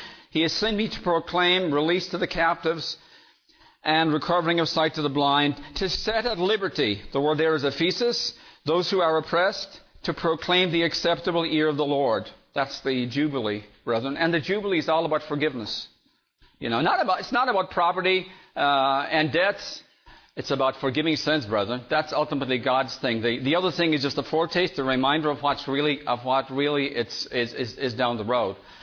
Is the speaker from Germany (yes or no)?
no; Ireland; And I grew up in Ireland, you know